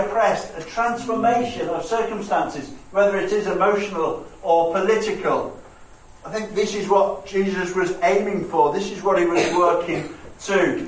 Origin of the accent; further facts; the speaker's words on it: United Kingdom; born there; I have this strange kind of relationship with me being British. Because yes, I am, because that's where I was born.